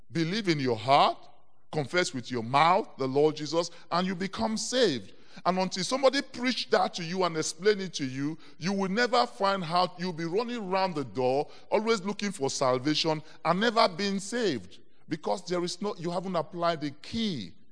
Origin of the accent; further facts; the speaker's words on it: Nigeria; born there; English is a second language; moved away; When I was born in Nigeria, English was not my first language. We had to learn it.